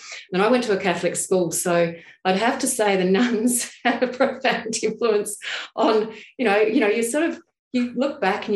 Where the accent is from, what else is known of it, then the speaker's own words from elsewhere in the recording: Port Pirie, South Australia, Australia; And so I was this, you know, this young girl growing up in Port Pirie who was just passionate about social issues before social issues became social issues.